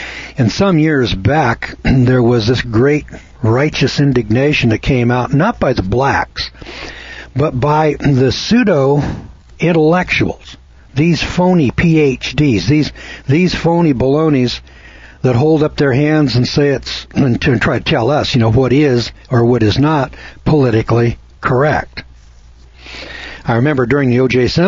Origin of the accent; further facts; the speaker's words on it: Scotland, United Kingdom; You know, I'm a Scotsman